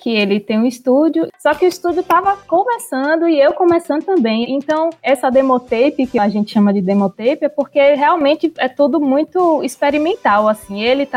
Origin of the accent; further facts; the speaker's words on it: Bahia, Brazil; do pessoal da minha terra, né, do interior aqui da Bahia.